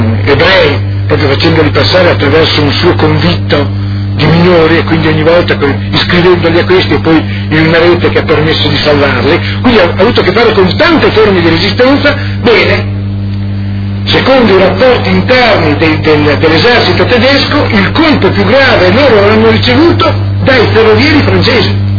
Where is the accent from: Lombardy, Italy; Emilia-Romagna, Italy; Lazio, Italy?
Emilia-Romagna, Italy; Ferrara; io vengo da Ferrara, un terzo della nostra provincia è rimasto senza luce, senza acqua, senza gas